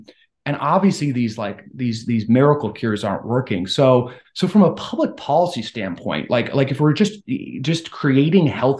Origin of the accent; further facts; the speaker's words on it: Washington, District of Columbia, United States; I grew up very conservative in Washington, D.C., worked in conservative politics